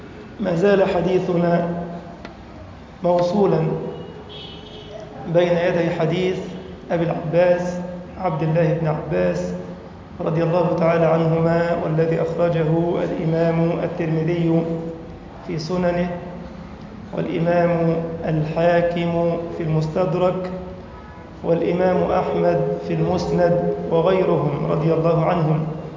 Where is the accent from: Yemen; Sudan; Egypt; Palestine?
Egypt; اللهم اجعل بلدنا مصر أمنا أمانا سخاء رخاء، وسائر بلاد المسلمين.